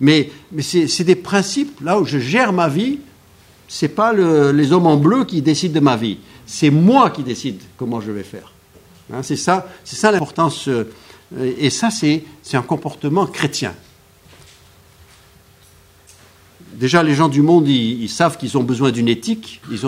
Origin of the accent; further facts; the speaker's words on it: France; je suis un français chrétien. Je suis surtout français